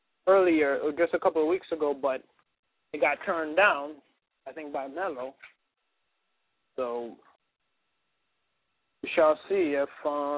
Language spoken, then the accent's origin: English; Brooklyn, New York, United States; Dodgers didn't leave and Mets never existed, I would have been a Dodger fan because, you know, hey, that's my hometown.